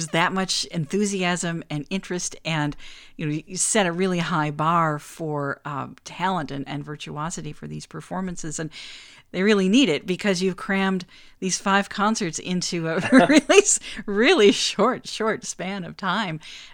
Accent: Wisconsin, United States; now in Connecticut, United States; I growing up in Wisconsin, I didn't really get Charles Ives until I moved here to Connecticut

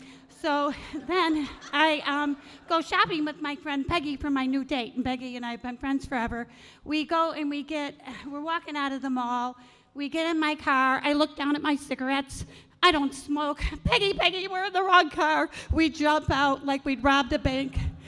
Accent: Illinois, United States; I went online and met a widower from Wisconsin. I'm from Illinois.

